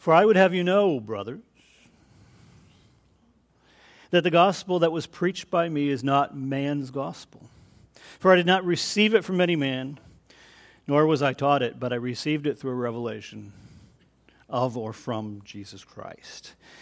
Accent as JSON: {"language": "English", "country": "Canada", "said": "That's how you can catch the Canadian there. So evidently I'm getting a Canadian gospel now."}